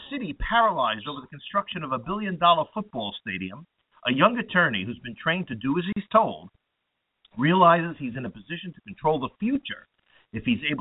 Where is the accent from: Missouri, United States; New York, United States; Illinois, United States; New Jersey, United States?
New York, United States; Queens; now in Columbus, United States; It's a tough go, folks, for somebody who lives in Columbus, Ohio. But I'm originally from Queens.